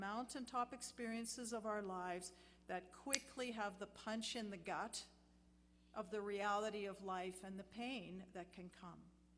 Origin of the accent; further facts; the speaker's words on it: Saskatchewan, Canada; So I grew up in Saskatchewan, so that's just weird right from the start.